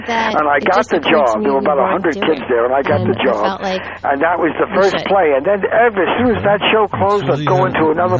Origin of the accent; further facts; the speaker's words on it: Queens, New York, United States; born there; I was born in Richfield, Queens, which was about 25 minutes on the subway to Manhattan.